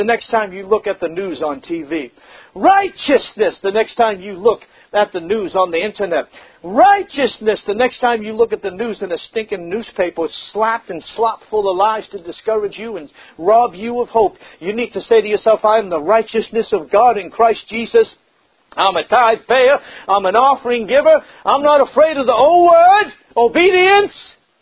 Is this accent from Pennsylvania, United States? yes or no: no; Boston, Massachusetts, United States; also born or lived in Cambridge; I was just an old hippie boy growing up in Boston and Cambridge up there.